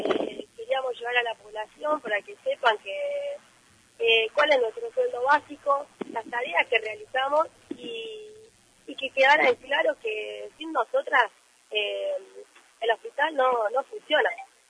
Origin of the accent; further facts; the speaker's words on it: La Pampa, Argentina; yo soy de La Pampa y me vine a estudiar y a buscar un futuro.